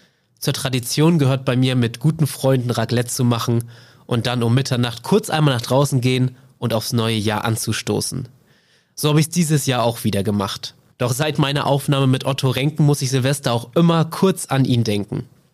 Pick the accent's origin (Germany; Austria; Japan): Germany; Wilhelmshaven, Lower Saxony; noch immer in Wilhelmshaven, in meiner Heimatstadt zu finden sein soll.